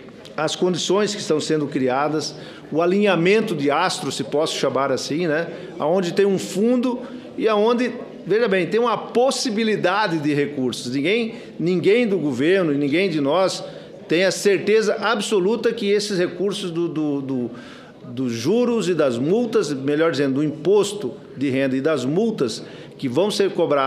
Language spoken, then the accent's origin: Portuguese; Mato Grosso, Brazil; eu como mato-grossense, como representante do meu estado